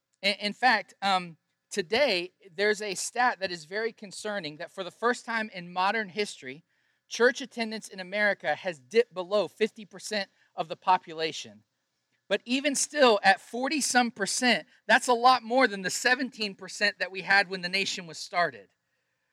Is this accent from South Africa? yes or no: no; Virginia Beach, Virginia, United States; When I meet people outside of Virginia, I have to say I'm from Virginia Beach, because that's the only thing that people know in our area.